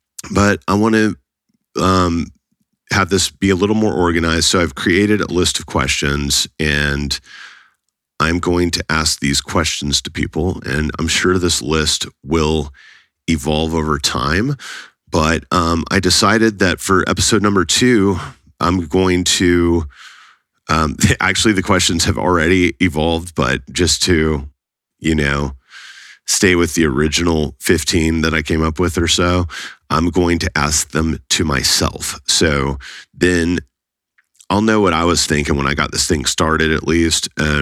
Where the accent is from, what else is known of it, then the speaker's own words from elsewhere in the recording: Dallas, Texas, United States; So I'm from Dallas, Texas. I grew up here. I have a sister named Valerie. I have two parents, Rob and Marion. That my parents are still married. They live in the same house I grew up in Lakewood, right outside of downtown Dallas.